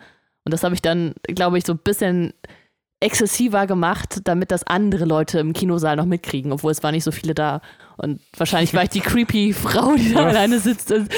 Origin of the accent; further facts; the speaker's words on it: Hagen, North Rhine-Westphalia, Germany; Und Hagen ist mein Geburtsort, wo ich halt auch aufgewachsen bin.